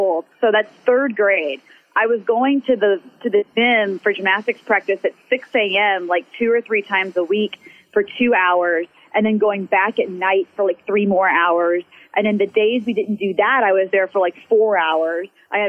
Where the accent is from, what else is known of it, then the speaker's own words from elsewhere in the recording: The Woodlands, Texas, United States; I grew up in the Houston area, in a suburb called Woodlands, pretty well known for athletics and for sports.